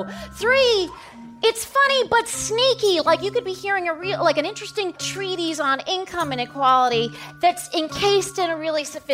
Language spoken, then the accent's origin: English; United States; I am an American.